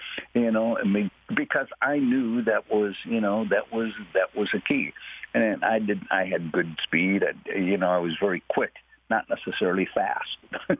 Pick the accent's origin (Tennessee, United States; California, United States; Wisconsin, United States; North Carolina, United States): Wisconsin, United States; Appleton; And I grew up in Appleton, a small town, Appleton, right, Wisconsin, grew up in a neighborhood, had Catholic education